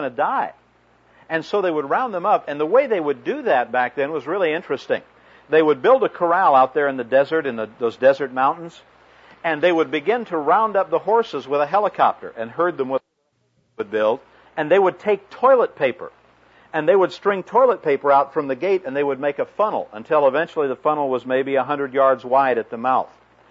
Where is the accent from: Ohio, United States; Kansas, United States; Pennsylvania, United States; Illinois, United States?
Illinois, United States; Chicago; also born or lived in Carson City, Nevada; I grew up in the Chicago area. I lived for 6 years in Carson City, Nevada.